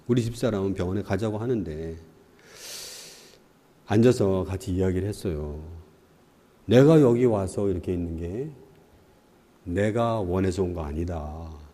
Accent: South Korea; 사실 저도 이제 한국 사람이니까 법을 좀잘안 지키는 그런 편에 속합니다.

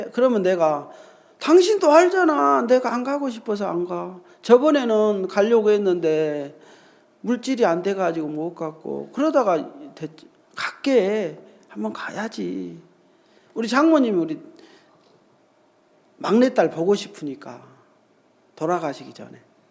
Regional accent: Jeolla, South Korea; 삼남 사녀 중에 일곱 번째입니다. 그래가지고 저는 전라도가 고향이고요.

